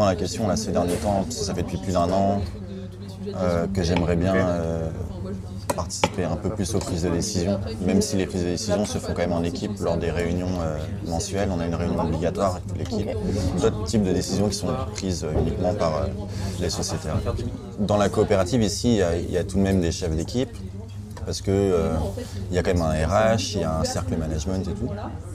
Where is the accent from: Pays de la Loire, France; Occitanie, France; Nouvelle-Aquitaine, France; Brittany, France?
Brittany, France; Brest; Je viens de Brest dans le Finistère